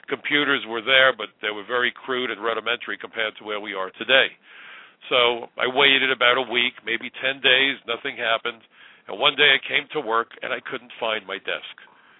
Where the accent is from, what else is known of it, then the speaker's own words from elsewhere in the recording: New York, United States; I'm a New Yorker. The ashes from 9/11 landed on my home.